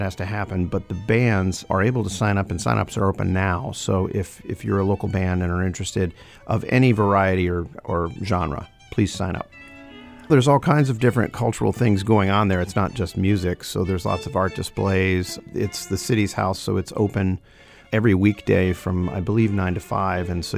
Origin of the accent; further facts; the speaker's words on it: Wooster, Ohio, United States; It reminds me a lot of my hometown of Worcester, Ohio, and it's really what drew me to the job